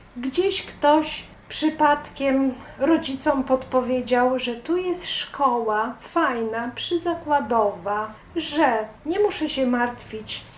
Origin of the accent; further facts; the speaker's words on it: Podlaskie Voivodeship, Poland; Pochodzę z Podlasia, tam całkiem inny klimat, inne otoczenie.